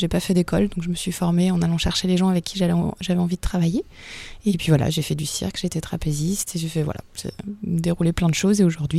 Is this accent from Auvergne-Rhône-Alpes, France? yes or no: no; Poitiers, Nouvelle-Aquitaine, France; nous, on vient de Poitiers, on n'est pas de la région, on arrive de Poitiers. Moi, j'ai habité ici il y a quelques années